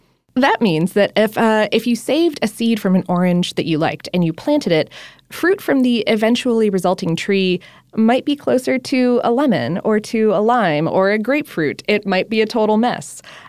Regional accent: Florida, United States; Growing up in Florida, I wound up having a lot of friends who had, like, citrus trees in their yards and stuff like that.

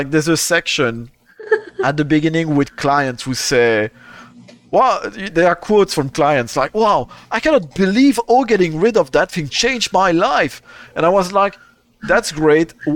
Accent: Wallonia, Belgium; born there; first language French; English is a second language; French is my first language, but I'm not French. I was born in Belgium. In Wallonia

